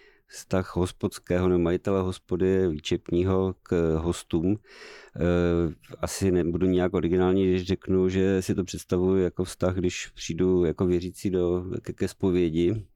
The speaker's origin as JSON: {"language": "Czech", "region": "Moravia", "country": "Czechia", "said": "Pozor, já jsem z Moravy."}